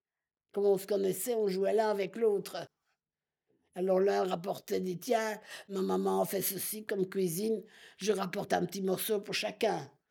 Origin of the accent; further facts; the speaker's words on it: Waterloo, Wallonia, Belgium; Moi, j'habitais Saint-Gilles. Oui, je suis de Waterloo.